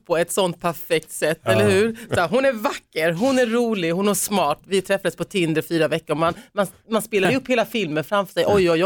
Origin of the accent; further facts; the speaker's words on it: Hårda, Sweden; Jag började jobba när jag var 13 i gummifabriken hemma i Hårda.